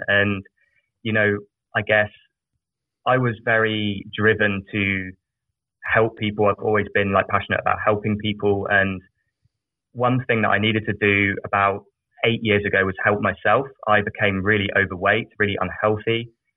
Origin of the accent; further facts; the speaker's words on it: England, United Kingdom; So I'm British. I grew up in a very small village in the south of England. They have no freeways there. It's just all country lanes and thatched roof cottages.